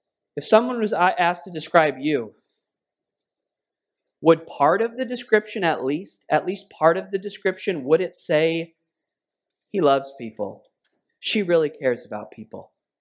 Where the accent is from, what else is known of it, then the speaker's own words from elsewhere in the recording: New England, United States; I'm from New England. Worse yet, I have 300 years of family from the Berkshires.